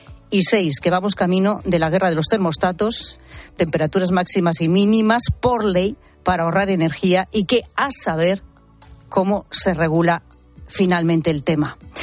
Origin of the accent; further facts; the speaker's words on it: Castile and León, Spain; 60.000 de ellas solo en Zamora, en mi tierra.